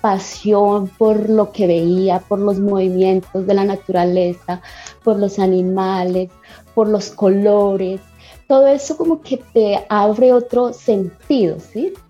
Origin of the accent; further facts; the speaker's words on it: Líbano, Tolima, Colombia; Yo soy del Líbano, Tolima, pero pues crecí una gran parte de mi niñez dentro de una finca alrededor de un río con muchos árboles, mucha naturaleza, muchos animalitos por todos lados.